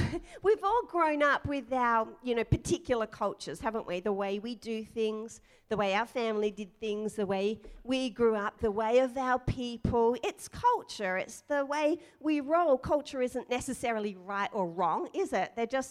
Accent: Australia; Now, I grew up in Australia.

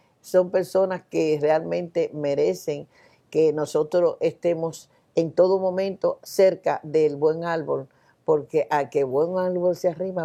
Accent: Dominican Republic; Yo como dominicana, que vengo de una isla que es sumamente grande

